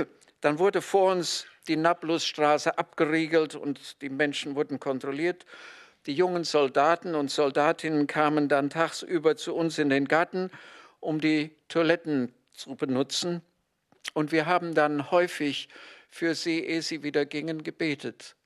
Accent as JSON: {"language": "German", "town": "Siegen", "region": "North Rhine-Westphalia", "country": "Germany", "said": "ich komme aus Siegen."}